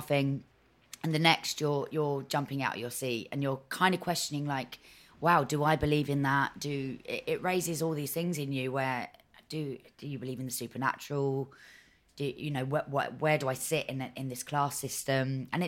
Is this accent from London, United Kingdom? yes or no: yes; Enfield, London, United Kingdom; So I grew up in North London, Enfield.